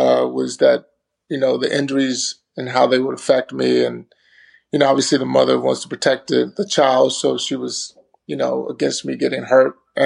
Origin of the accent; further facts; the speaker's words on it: Texas, United States; Well, I grew up in Texas